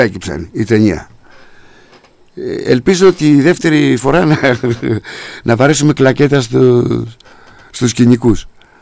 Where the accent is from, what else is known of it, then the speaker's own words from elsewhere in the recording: Greece; Εγώ είμαι Έλληνας, αυτό δηλώνω. Δεν δηλώνω ούτε αριστερός, ούτε δεξιός, ούτε κεντρός, τίποτα. Δηλώνω Έλληνας.